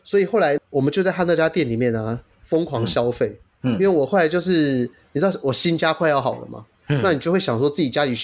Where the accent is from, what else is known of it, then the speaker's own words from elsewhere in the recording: Taiwan; 老板就是看到我们是台湾人啊